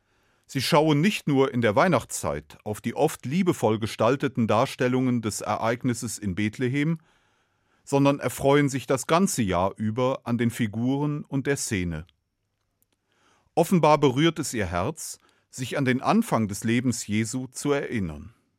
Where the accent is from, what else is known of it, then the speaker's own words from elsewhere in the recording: Cologne, North Rhine-Westphalia, Germany; born there; Ich bin in Köln geboren.